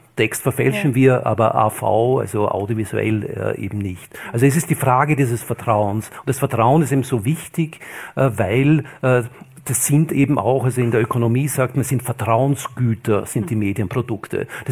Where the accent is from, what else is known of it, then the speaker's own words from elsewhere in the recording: Austria; ich bin in Österreich aufgewachsen, da hat man gewissermaßen noch geglaubt.